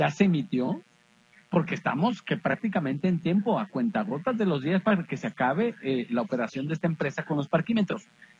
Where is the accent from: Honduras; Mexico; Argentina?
Mexico; Guadalajara, Jalisco; tiene que quedarnos claro como tapatíos, como ciudadanos de esta ciudad